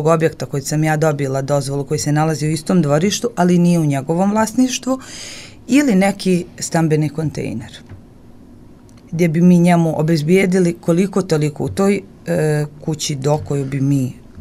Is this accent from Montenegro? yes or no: no; Romanovci, Republika Srpska, Bosnia & Herzegovina; Romanovce, moje rodno selo. Mi smo odrasli uz Mladenka.